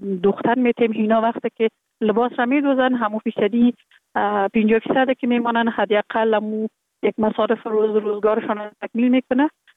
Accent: Kabul, Afghanistan; born there

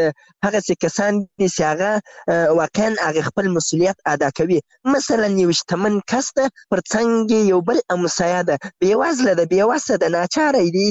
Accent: Zabul, Afghanistan; moved away as an adult; now in Ghazni, Afghanistan; یعنی زه له زابل نه راغلی یم دلته غزنی کې په یو کار مصروف یم،

